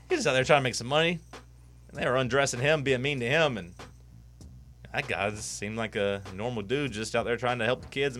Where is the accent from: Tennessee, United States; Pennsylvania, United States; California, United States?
Tennessee, United States; But, like, growing up in McMinn County, like, my mom wanted me to go play lacrosse.